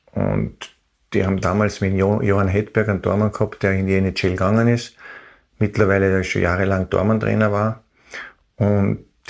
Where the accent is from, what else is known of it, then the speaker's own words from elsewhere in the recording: Vienna, Austria; es ist halt als kleiner Junge in Wien so weit wegzuschauen